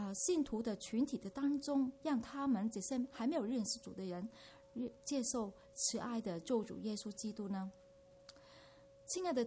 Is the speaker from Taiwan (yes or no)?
no; China; 我们中国人呢，客客气气